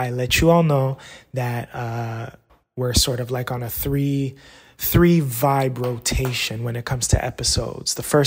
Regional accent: Canada; She's from the States and I'm from Canada.

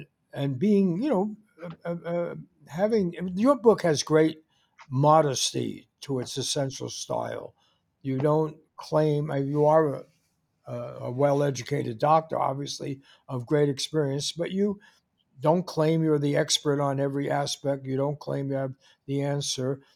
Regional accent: Bronx, New York, United States; I was just thinking when we were growing up in the Bronx, you know

